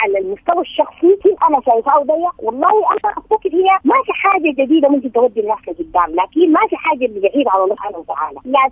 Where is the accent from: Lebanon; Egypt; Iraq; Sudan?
Sudan; Darfur; عندنا في دارفور